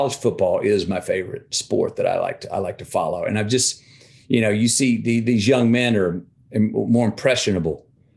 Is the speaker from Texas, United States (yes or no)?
yes; Texas, United States; I grew up in Texas. My brothers and I all played football up to a certain level.